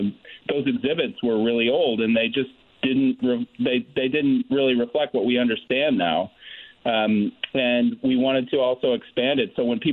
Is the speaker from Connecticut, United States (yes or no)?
yes; Connecticut, United States; I'm not making this up, but I grew up in Connecticut, too.